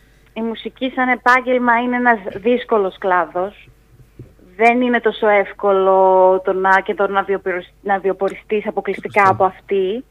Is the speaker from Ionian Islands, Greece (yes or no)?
yes; Corfu, Ionian Islands, Greece; moved away as an adult; also born or lived in Thessaloniki; Εγώ γεννήθηκα και μεγάλωσα στην Κέρκυρα, ήμουν εκεί μέχρι και τα 18 που έφυγα για σπουδές στη Θεσσαλονίκη.